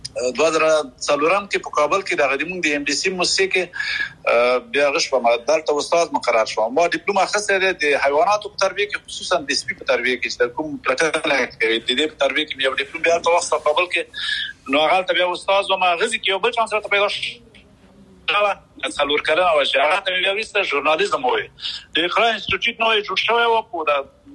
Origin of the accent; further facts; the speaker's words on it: Paktia, Afghanistan; now in United Arab Emirates; زه خو خپل د پکتیا دی اړیو